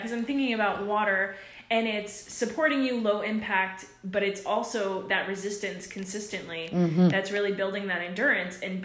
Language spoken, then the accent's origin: English; New Jersey, United States; We had the Delaware River really close to where I grew up because I was in northern New Jersey.